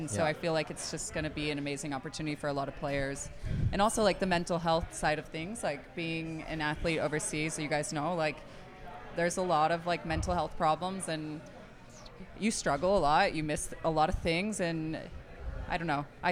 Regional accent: United States; I'm in America. Like, you can put me on any team and I will be okay because I get to play in my home country, so I don't care.

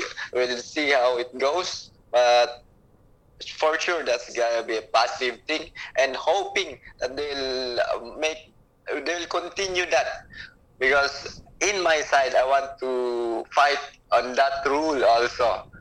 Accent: Philippines; I'm from Philippines

